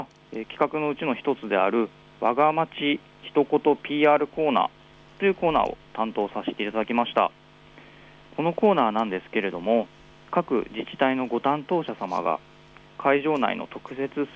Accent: Kirishima, Kagoshima, Japan; 私の地元である鹿児島県霧島市なんですけれども、

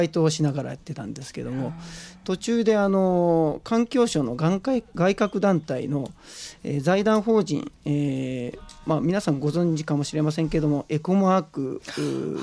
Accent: Kansai, Japan; also born or lived in Hyogo; 私は大阪兵庫で育ったんですけども、大学は広島大学で、建築学びまして

